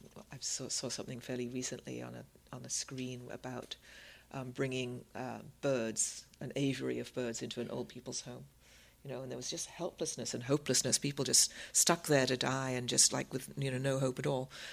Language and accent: English; England, United Kingdom; When I was a kid growing up in England